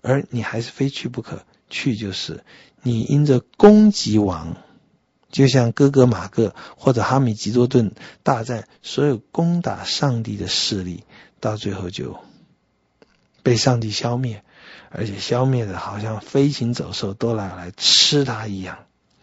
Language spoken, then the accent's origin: Chinese; China; 我也想好像只有我们中国人才会用这种字眼